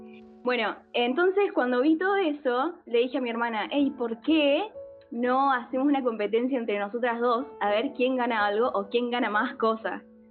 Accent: Chubut, Argentina; now in Córdoba, Argentina; En realidad, no voy a decir mi nombre, qué importa. Tengo 20. En realidad soy de Chubut, pero vivo en Córdoba, que es diferente.

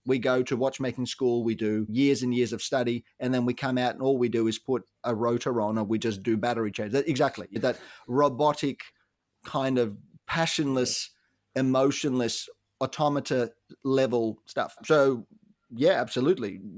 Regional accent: Ukraine; I was born, I grew up in the Ukraine.

